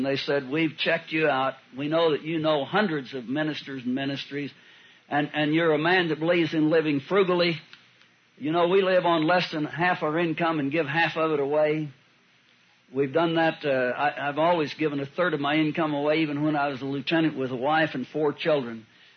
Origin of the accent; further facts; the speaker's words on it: United States; I'm an American free citizen.